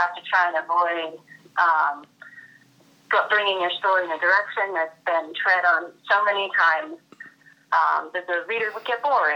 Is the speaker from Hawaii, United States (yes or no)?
no; New York, United States; now in Mazatlan, Mexico; I'm originally from New York.